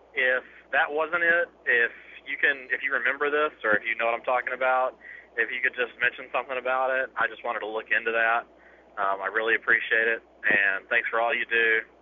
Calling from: Macon, Georgia, United States; I'm calling from Macon, Georgia.

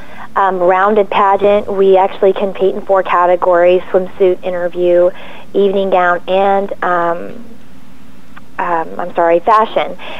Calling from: San Antonio, Texas, United States; San Antonio, Texas.

